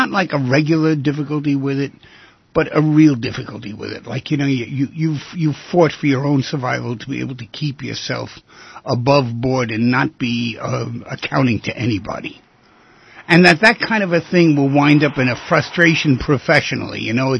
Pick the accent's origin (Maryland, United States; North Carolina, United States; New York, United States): New York, United States; New York City; born there; Yeah, I know it well. I was born down there.